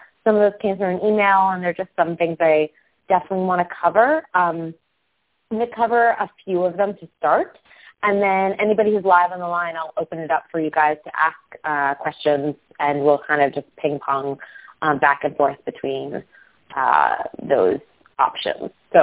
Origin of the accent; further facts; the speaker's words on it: New York, United States; I grew up with it on Long Island at the Walt Whitman Mall